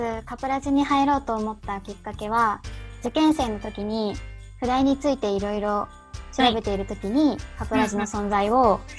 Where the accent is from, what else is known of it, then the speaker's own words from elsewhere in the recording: Hiroshima, Japan; 出身は広島県です。